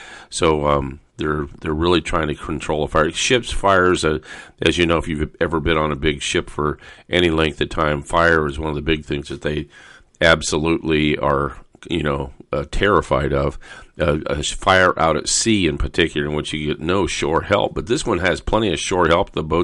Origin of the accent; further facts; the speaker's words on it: El Toro, California, United States; I grew up around El Toro Marine Base in Southern California, and of course, jets and aircraft